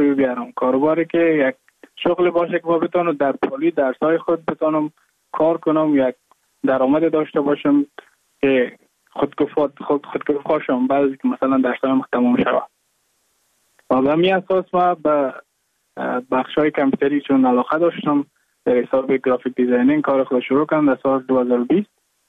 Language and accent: Persian; Mazar-i-Sharif, Balkh, Afghanistan; moved away as an adult; now in India